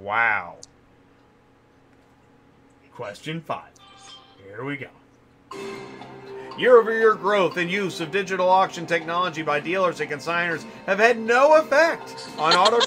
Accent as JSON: {"language": "English", "region": "Oklahoma", "country": "United States", "tie": "born or raised there", "said": "I grew up in Oklahoma, so I got some. I have some street cred here."}